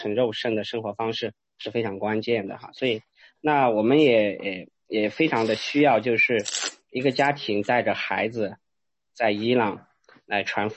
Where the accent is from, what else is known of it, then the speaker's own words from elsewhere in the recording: China; 因为我们中国人是喝热水嘛